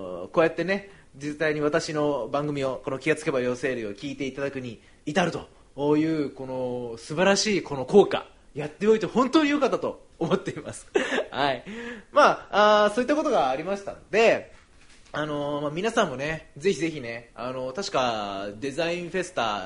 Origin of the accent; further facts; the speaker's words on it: Miyazaki, Japan; 江戸っ子ですから私、はい、宮崎出身ですけど江戸っ子ですから